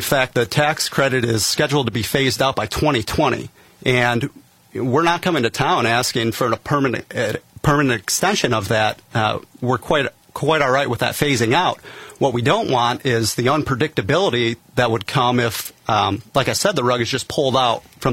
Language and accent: English; Michigan, United States; I'm from Michigan originally, and my father had a laundromat and dry cleaner